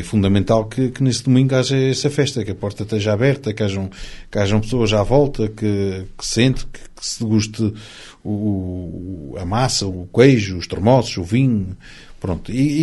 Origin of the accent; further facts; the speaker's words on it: Azores, Portugal; Enquanto açorianos, e no nosso caso em particular jorgenses, mas todos os açorianos têm uma grande devoção e uma grande crença pelo Espírito Santo.